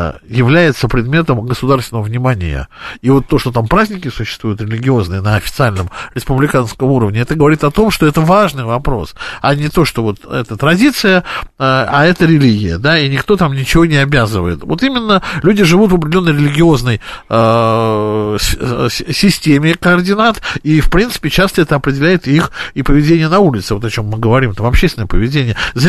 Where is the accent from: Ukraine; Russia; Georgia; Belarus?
Russia; Saint Petersburg; moved away as an adult; now in Moscow, Russia; Когда я из Петербурга, когда я там жил